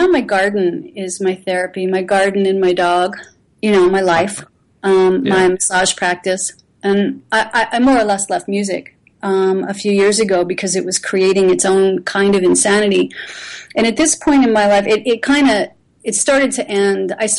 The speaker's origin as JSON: {"language": "English", "town": "Philadelphia", "region": "Pennsylvania", "country": "United States", "tie": "born or raised there", "said": "I grew up in Philadelphia."}